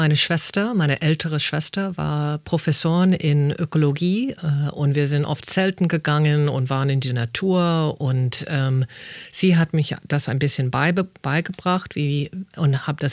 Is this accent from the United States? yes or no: yes; United States; German is a second language; Ich als Amerikanerin, Teenager, hatte keine Ahnung.